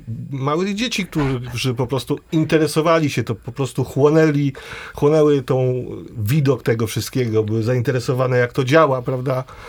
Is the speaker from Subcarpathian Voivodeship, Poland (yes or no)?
yes; Mielec, Subcarpathian Voivodeship, Poland; Potem w rodzinnym Mielcu zacząłem robić pierwsze zdjęcia kolejowe.